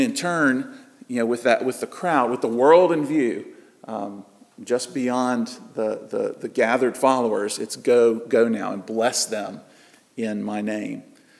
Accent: South Carolina, United States; I don't know if this is a regional thing from where I grew up in South Carolina or if it's everywhere

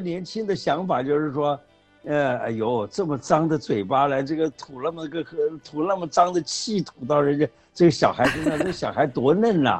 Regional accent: China; 我就想到我们中国人的这个民间智慧真的很了不起啊

